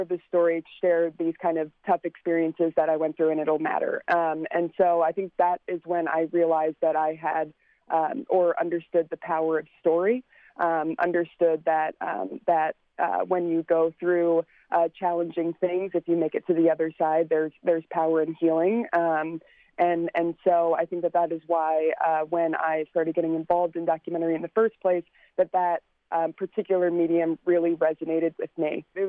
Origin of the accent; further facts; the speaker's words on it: Glen Burnie, Maryland, United States; So I grew up in Glen Burnie, Maryland, so just outside the city line.